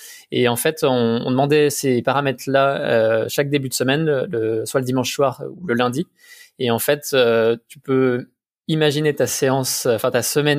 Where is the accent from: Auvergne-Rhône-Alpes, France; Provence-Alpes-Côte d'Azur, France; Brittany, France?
Auvergne-Rhône-Alpes, France; moi, je viens de Savoie, et de Haute-Savoie.